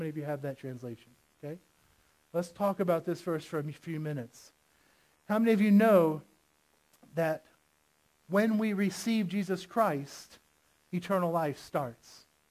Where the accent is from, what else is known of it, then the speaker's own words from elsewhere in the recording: Florida, United States; We're from Florida. You knew that. But in Florida, we have the beach